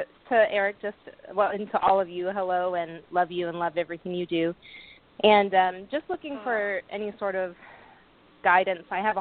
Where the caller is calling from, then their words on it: Los Angeles, California, United States; I'm calling from Los Angeles, yes.